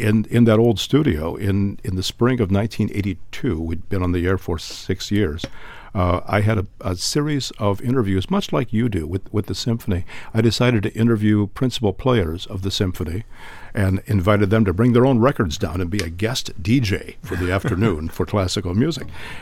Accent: Maumee, Ohio, United States; growing up in Maumee and graduating from Maumee High School and loving classical music and then going away to school and getting a music degree and then a second music degree

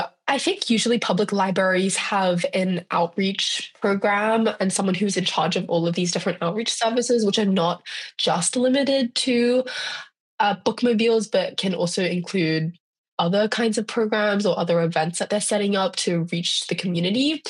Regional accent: Sydney, New South Wales, Australia; moved away as an adult; And if you can't tell by my accent, I'm from Australia and bookmobiles are a very foreign concept to me because at least like I grew up in Sydney

